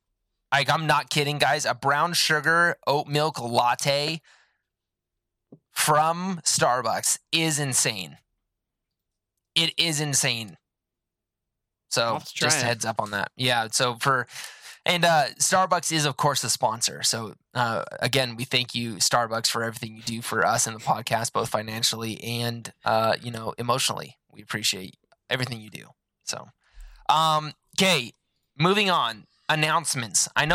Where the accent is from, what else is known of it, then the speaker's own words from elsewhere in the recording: United States; Because I'm American, and I get the biggest one you can get because that's just what we do.